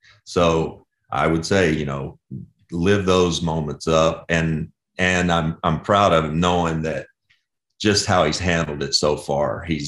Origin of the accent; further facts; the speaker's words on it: Kentucky, United States; also born or lived in Georgia; We grew up in Kentucky and Georgia, and we're around Indiana and all that, where high school basketball rules.